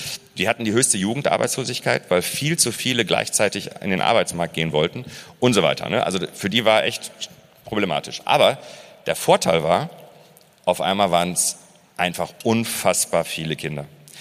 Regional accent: Waltrop, North Rhine-Westphalia, Germany; ich bin Kreis Recklinghausen in Waltrop aufgewachsen und war sehr viel in Recklinghausen unterwegs.

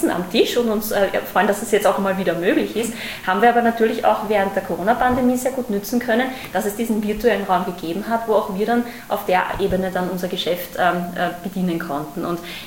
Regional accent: Austria; now in Germany; Also ich glaube, an meinem Akzent hört man, dass ich keine Deutsche bin. Also ich bin tatsächlich selber Österreicherin

